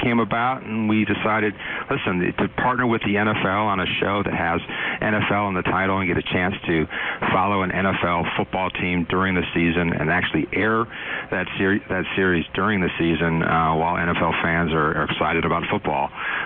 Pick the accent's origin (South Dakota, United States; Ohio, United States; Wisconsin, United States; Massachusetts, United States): Ohio, United States; Cleveland; when I saw that they had bought the Cleveland Browns, which happens to be my hometown football team